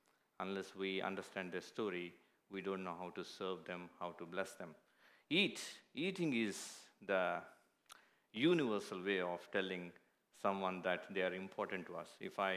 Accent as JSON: {"language": "English", "country": "India", "tie": "born or raised there", "said": "I was born in India and I was grown up in India. My dad was very poor"}